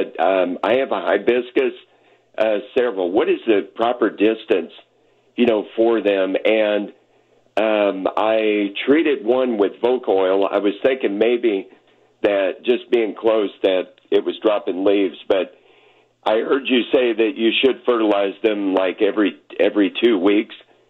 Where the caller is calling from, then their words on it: Port Orange, Florida, United States; I'm calling from Port Orange, Florida.